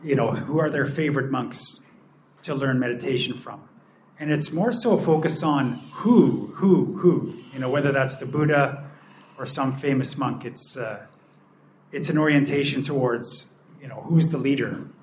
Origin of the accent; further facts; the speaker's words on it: Canada; I'm from Canada